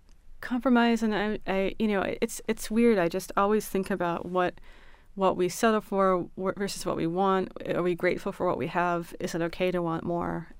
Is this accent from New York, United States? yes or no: no; Baltimore, Maryland, United States; my family was Polish. We grew up in Baltimore City.